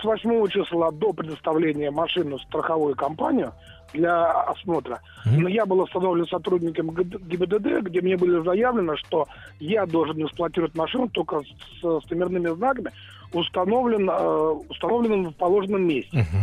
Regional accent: Moscow, Russia; Я из Москвы.

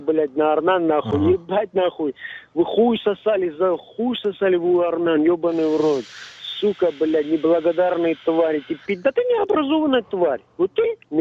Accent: Armenia; Я что тебя, нахуй, кто-то узбек, таджик или что ли? Я армянин, пидорас?

